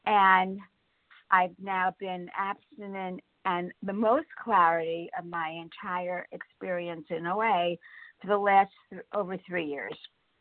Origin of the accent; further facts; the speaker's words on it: Florida, United States; I am from South Florida.